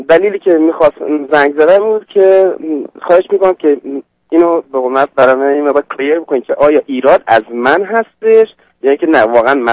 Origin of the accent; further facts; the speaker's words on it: Iran; moved away as an adult; now in United States; من 40 سالم هستش. مدت 16 سال از ایران اومدم بیرون، 12 سال در آمریکا هستم.